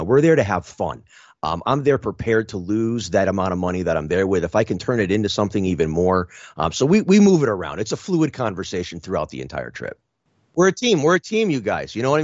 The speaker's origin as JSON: {"language": "English", "town": "Springfield", "region": "Massachusetts", "country": "United States", "said": "Okay, so I'm from Springfield, you guys. … He was a mayor for two terms here in the late 70s. This is a city that we have deep roots in, and I believe in it."}